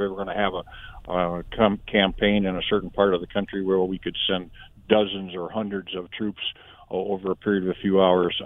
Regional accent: Gettysburg, South Dakota, United States; Joe Thorne, was actually an acquaintance of mine as I was a little kid growing up in Gettysburg.

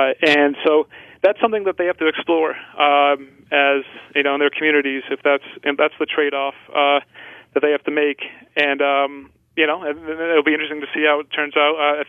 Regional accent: Manchester, New Hampshire, United States; you know, I'm from Manchester. I've lived here most of my life.

